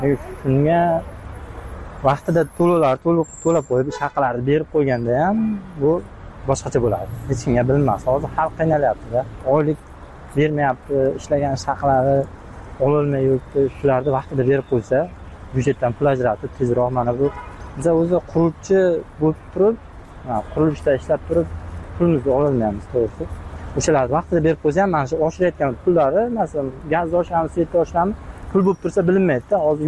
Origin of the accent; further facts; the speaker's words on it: Kashkadarya Region, Uzbekistan; Bizlar o'zim Qashqadaryodanman.